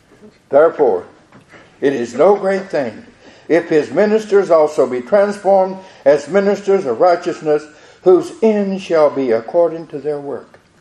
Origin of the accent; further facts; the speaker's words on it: North Carolina, United States; So I'm that loudmouth from North Carolina.